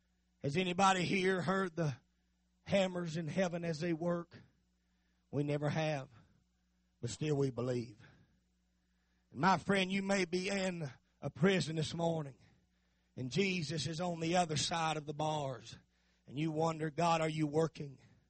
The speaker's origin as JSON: {"language": "English", "region": "Texas", "country": "United States", "tie": "born there", "said": "And I was born in Texas"}